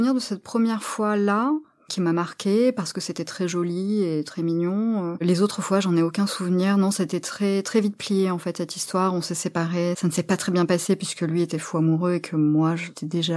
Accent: Marseille, Provence-Alpes-Côte d'Azur, France; J'étais lycéenne à Marseille, là d'où je viens.

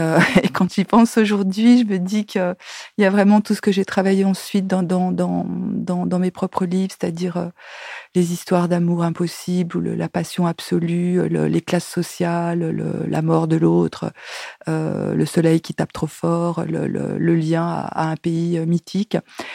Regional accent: Algeria; born there; Bon, je suis née en Algérie, mais ce n'est pas l'unique raison.

